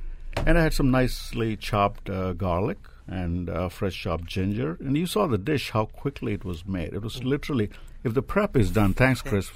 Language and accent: English; Hyderabad, Telangana, India; I'm from Hyderabad, and we are kings of biryani.